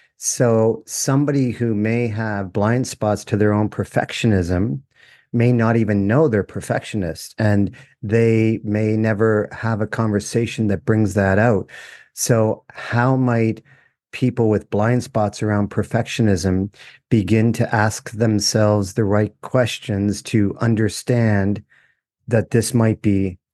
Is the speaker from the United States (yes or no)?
no; Toronto, Ontario, Canada; we're from Toronto.